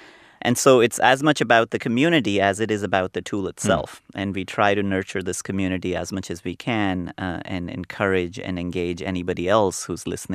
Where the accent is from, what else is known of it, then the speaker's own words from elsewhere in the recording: India; I grew up in India.